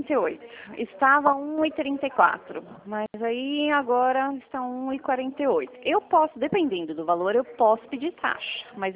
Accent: São Roque, São Paulo, Brazil

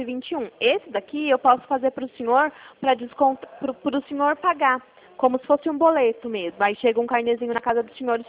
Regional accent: Campo Limpo Paulista, São Paulo, Brazil; Sou de Campo Limpo. Eu fico aqui em Campo Limpo, aqui perto do Ricói, sabe?

